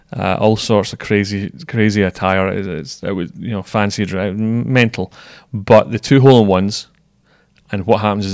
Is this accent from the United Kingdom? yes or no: yes; Scotland, United Kingdom; I'm Scottish, so I wouldn't waste it.